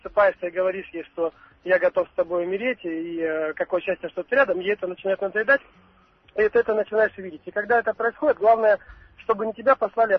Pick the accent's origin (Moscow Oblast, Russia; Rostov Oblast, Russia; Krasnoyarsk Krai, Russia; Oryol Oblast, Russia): Rostov Oblast, Russia; Rostov